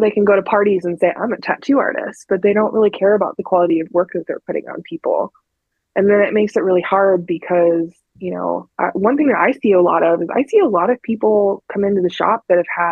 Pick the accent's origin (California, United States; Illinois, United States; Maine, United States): Illinois, United States; Secor; I grew up in Secor, Illinois. The population on the sign says 400 people.